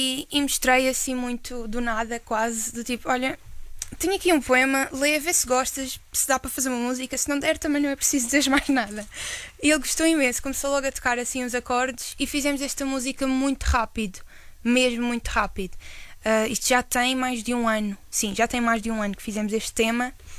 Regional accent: Madeira, Portugal; Por acaso, eu sou da Madeira.

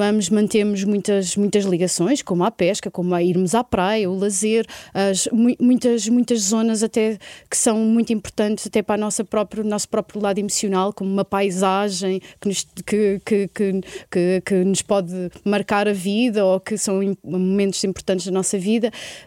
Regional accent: Portugal; na nossa identidade, na nossa construção como portugueses.

